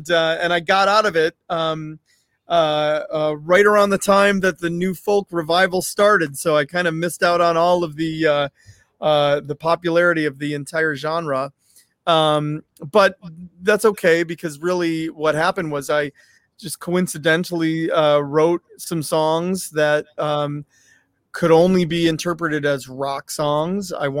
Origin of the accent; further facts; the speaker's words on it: Detroit, Michigan, United States; I'm from Detroit, Michigan, and Detroit has a rich history of rock music.